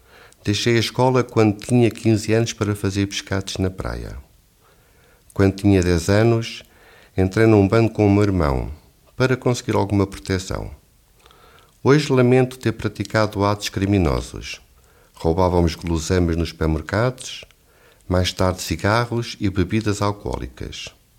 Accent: Lisbon, Portugal; moved away as an adult; now in Solothurn, Switzerland; venho de Portugal. Tenho 31 anos e vivo há 10 anos em Solothurn. Não sou casado, mas tenho um filho de 2 anos de idade. Cresci em Lisboa com 2 irmãs e 2 irmãos.

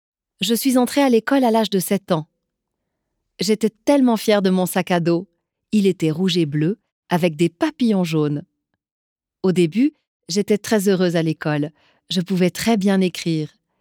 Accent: Yverdon-les-Bains, Vaud, Switzerland; j'ai 35 ans et je vis à Yverdon. J'ai deux enfants et je suis divorcée. J'ai grandi à Yverdon avec mon grand frère.

